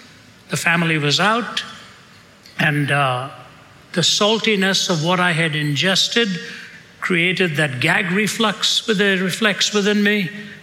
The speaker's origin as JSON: {"language": "English", "region": "Delhi", "country": "India", "tie": "born or raised there", "also_born_or_lived": "Chennai", "said": "I was raised in India the first 20 years of my life. I was born in the south in Chennai, where the language is Tamil. I was raised in the north in Delhi, where the language is Hindi."}